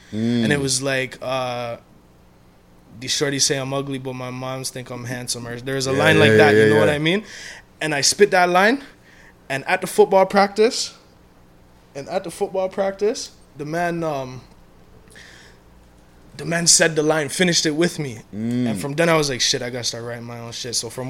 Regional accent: Toronto, Ontario, Canada; And like enough times I tell people I'm from Meadowville and they're like, ah, Scarborough. It's like, nah, not Meadowville, Scarborough. I'm Meadowville Saga, you know what I mean?

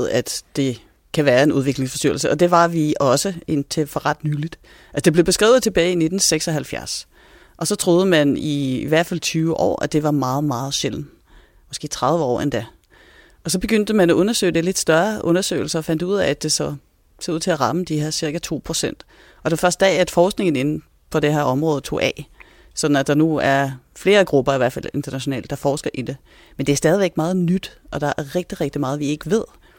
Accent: Norway; Danish is a second language; now in Denmark; Jeg kommer oprindeligt fra Norge, men har boet i Danmark nu i 20 år.

